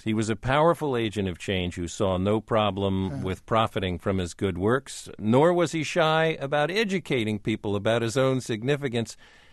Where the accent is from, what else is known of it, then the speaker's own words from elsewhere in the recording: New Jersey, United States; I come from New Jersey.